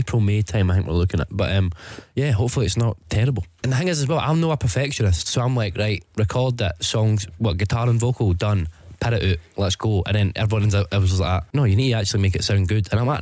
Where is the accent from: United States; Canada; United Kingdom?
United Kingdom; Scotland; I think with being Scottish and that, like having that kind of support from everybody back here.